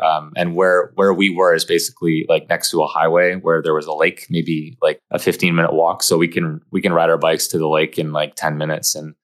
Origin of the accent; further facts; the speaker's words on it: Montreal, Quebec, Canada; Yeah, I grew up in Montreal, the southwest area of Montreal. Been here my whole life.